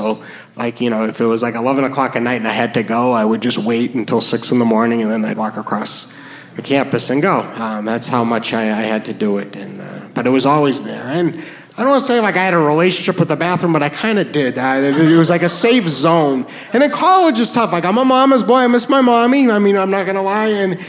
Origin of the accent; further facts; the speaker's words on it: New Hampshire, United States; So I am from New Hampshire, and growing up, I had a problem